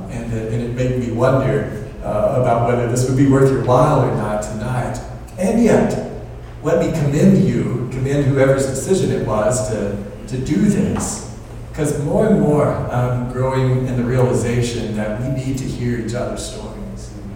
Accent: Arkansas, United States; also born or lived in Mississippi / California; We grew up in Arkansas, North Arkansas, and that's important, you'll understand, because we moved to South Mississippi on the coast

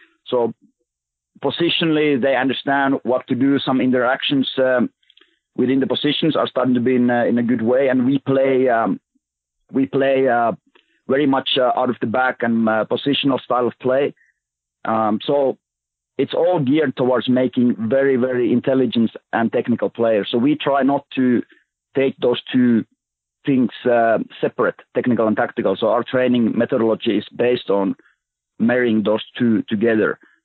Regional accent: Äänekoski, Central Finland, Finland; English is a second language; Yeah, so grew up in Finland in the central Finland region, a town of Äänekoski, pretty small place

